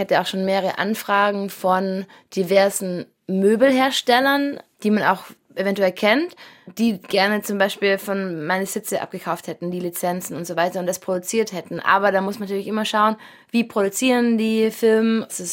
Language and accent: German; Germany; Genau, dann dachte ich noch ein bisschen an Berlin, obwohl ich nicht sicher war, weil ich bin ja als Deutsche, Berlin wäre vielleicht auch ein Rückschritt geworden.